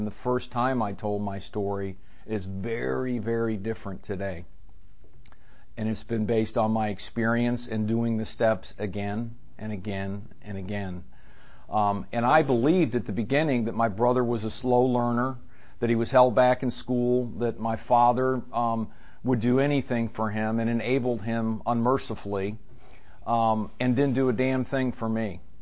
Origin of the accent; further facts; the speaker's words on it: St. Louis, Missouri, United States; I just got back from St. Louis. I'm a native of St. Louis. I was born there in August of 1958